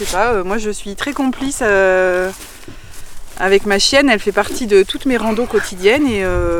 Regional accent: Le Puy-en-Velay, Auvergne-Rhône-Alpes, France; Parce que c'est un chemin qui part de chez nous, on est du Puy-en-Velay, et on aime marcher

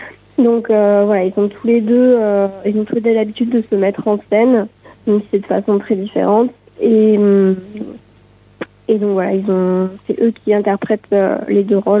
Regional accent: Occitanie, France; moved away as an adult; now in Montpellier, France; moi j'ai grandi en Lozère jusqu'à mes 18 ans, j'y ai vécu et après je suis partie à Montpellier où je vis là depuis 8 ans maintenant.

